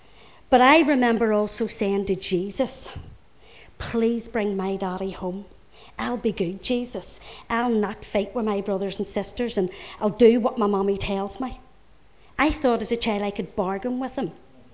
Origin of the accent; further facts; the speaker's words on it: Belfast, Northern Ireland, United Kingdom; I was born in Belfast on the Crumlin Road. We lived with my granny until we got a wee house in Little Distillery Street.